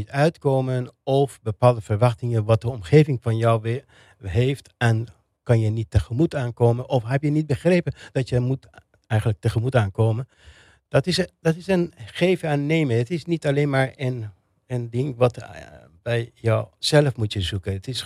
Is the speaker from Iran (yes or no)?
yes; Iran; now in Netherlands; Toen ik in Iran was, dacht ik alleen maar, nou ja, ik ben een Iraanse. Maar in de loop van tijd, denk ik, ben ik Iraanse, maar ook net zo goed niet-Iraanse.